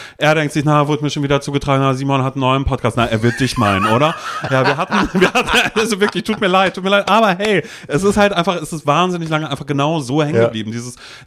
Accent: Mecklenburg-Vorpommern, Germany; also born or lived in North Rhine-Westphalia; aus diesem 200-Seelendorf in Mecklenburg-Vorpommern da, also da haben wir mittlerweile gelebt, geboren bin ich in Nordrhein-Westfalen und da sind meine Eltern eben in dieses kleine Dorf da irgendwie gezogen.

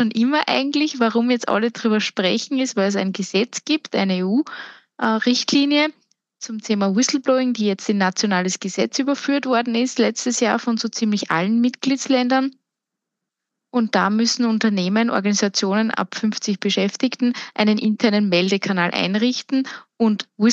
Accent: Austria; Ich bin aus Österreich, ja. Ich bemühe mich, nicht so sehr in den Dialekt zu verfallen.

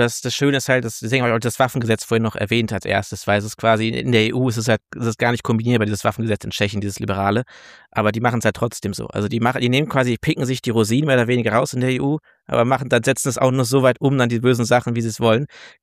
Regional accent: Herne, North Rhine-Westphalia, Germany; ich komme halt aus Herne, das ist glaube ich die zweit- oder drittärmste Stadt Deutschlands, Großstadt Deutschlands.

